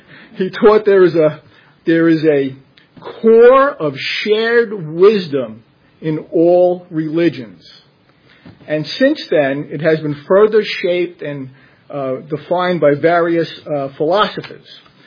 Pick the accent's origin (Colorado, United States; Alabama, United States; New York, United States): New York, United States; Brooklyn; Well, growing up in Brooklyn, I enjoyed spending summer vacations on my grandparents' farm in upstate New York.